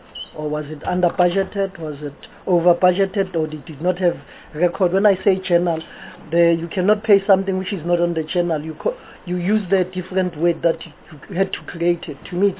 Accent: Johannesburg, Gauteng, South Africa; I'm from Johannesburg

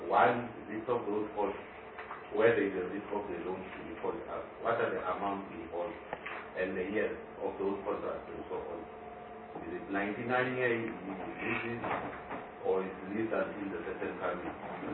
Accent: South Africa; now in England, United Kingdom; So I know myself and the wife, we are coming from England, but we are both South African

